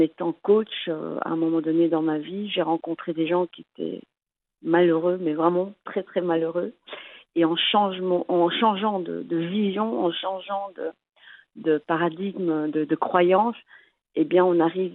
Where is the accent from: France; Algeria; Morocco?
Morocco; Oujda, Oriental